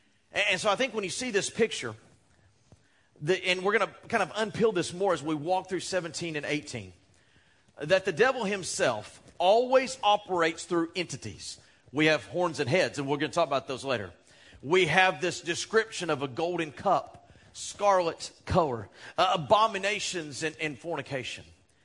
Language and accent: English; Texas, United States; I just say that because I'm from Texas.